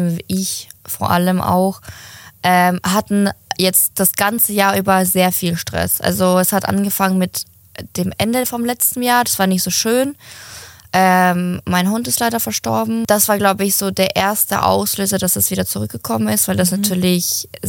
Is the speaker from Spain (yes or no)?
no; Ukraine; Die wusste, dass ich Laktoseintoleranz habe und bei uns in der Ukraine, da gab es halt immer irgendwas mit Milch.